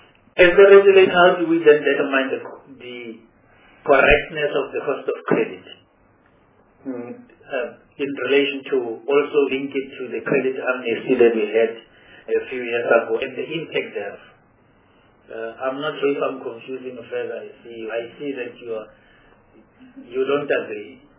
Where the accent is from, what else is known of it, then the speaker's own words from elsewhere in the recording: North West, South Africa; I was born and bred in Dau, and I appreciate that you went to Dau. I'm from the Northwest.